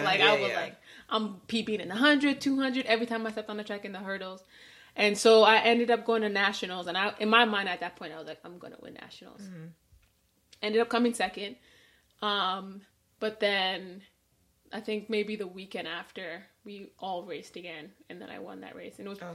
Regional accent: Canada; born there; I was born in Canada. Okay. Me and my brother are the only ones that were born in Canada.

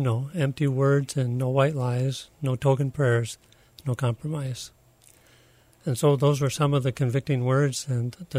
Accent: Joliet, Illinois, United States; moved away as an adult; also born or lived in Papua New Guinea; I grew up in Joliet, Illinois.

